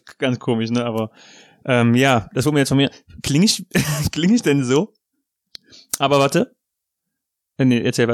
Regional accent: North Rhine-Westphalia, Germany; accent: Ripuarian; Also das ist das zu meinem ripuarischen Dialekt.

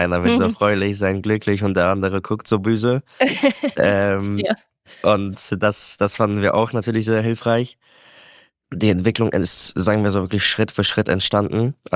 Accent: Poland; now in Germany; ich komme aus Polen und ich weiß schon, als ich noch in Polen gelebt habe

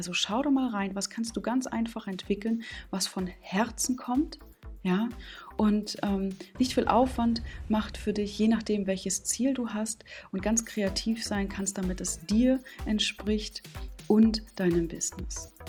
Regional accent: Stralsund, Mecklenburg-Vorpommern, Germany; ein schönes Marzipan aus meiner Heimatstadt Stralsund.

